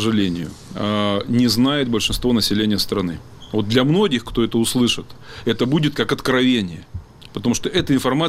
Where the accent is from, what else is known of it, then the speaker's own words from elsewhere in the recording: Altai Krai, Russia; я с Алтая, мы не москвичи.